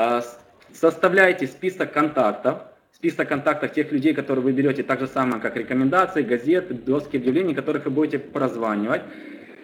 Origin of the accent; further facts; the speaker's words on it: Kyiv, Ukraine; Я сам из Киева приезжал